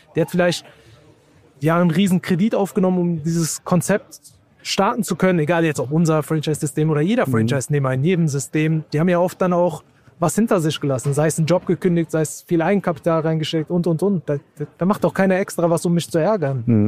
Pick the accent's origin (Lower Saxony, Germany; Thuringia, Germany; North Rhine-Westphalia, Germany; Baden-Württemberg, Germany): North Rhine-Westphalia, Germany; Bochum; Wir kommen aus dem Ruhrgebiet, aus dem schönen Bochum.